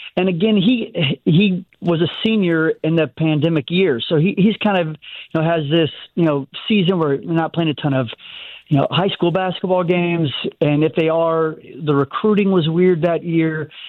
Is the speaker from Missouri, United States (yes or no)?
yes; Kansas City, Missouri, United States; I'm from Missouri. I grew up in Kansas City. I've got a bunch of family members that are Missouri Tigers through and through.